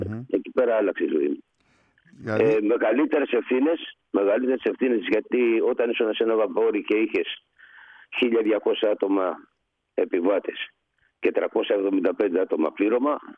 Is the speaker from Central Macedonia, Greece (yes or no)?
no; Syros, South Aegean, Greece; Από Σύρο.